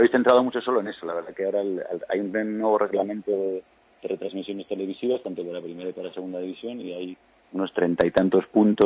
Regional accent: Spain; como buenos españoles siempre dejamos todo para el final

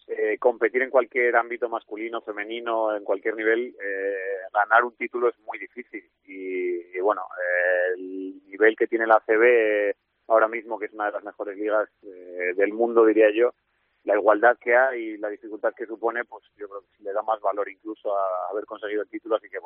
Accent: Salamanca, Castile and León, Spain; Salamanca está siempre conmigo. Yo soy salmantino de corazón y mis amigos están allí, mi familia está allí.

